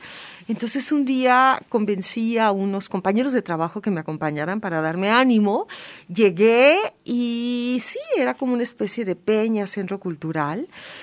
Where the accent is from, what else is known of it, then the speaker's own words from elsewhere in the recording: Mexico City, Mexico; moved away as an adult; also born or lived in Europe; yo nací en la Ciudad de México, crecí en la Ciudad de México y a los 19 años me fui a estudiar fuera de México con una beca.